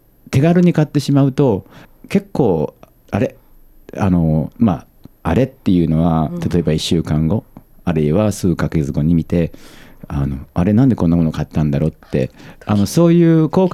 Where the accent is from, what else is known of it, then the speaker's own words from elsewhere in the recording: Kyoto, Japan; moved away as an adult; 古風な匂いのする京都で生まれ育って